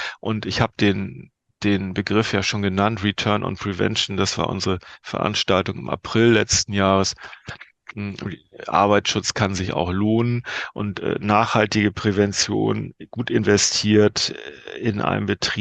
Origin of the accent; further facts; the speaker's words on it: Northern Germany, Germany; Als Norddeutscher muss man sagen, war nicht ganz klein.